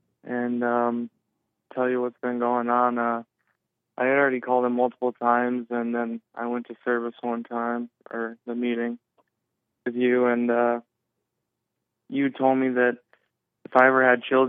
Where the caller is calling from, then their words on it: New York, United States; I don't live in California. I'm from New York. And anyways, I'm back in New York now